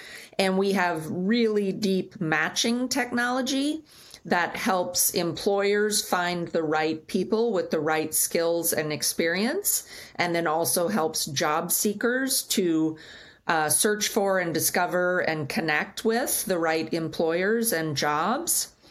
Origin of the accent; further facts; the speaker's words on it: Kansas, United States; I was raised in Kansas, in the middle of the States